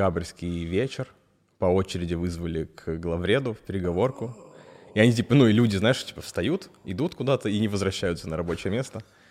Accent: Zheleznogorsk, Kursk Oblast, Russia; я из Курской области

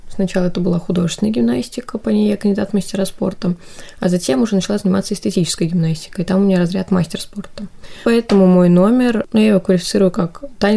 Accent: Penza, Penza Oblast, Russia; я вообще сама из Пензы, приехала сюда учиться.

